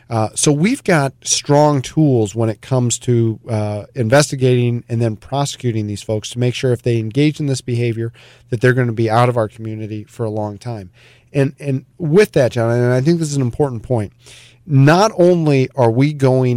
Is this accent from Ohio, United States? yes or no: yes; Vermilion, Ohio, United States; moved away; also born or lived in Washington, D.C.; I grew up in Vermilion, lived mm-hmm. in Vermilion until my dad got elected to Congress. And then once he got elected to Congress, our entire family, we moved out to Washington, D.C.